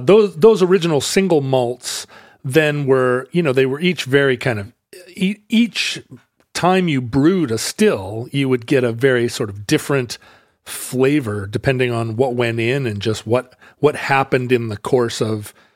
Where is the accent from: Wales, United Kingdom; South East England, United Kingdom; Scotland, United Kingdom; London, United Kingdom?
Wales, United Kingdom; As a Welsh person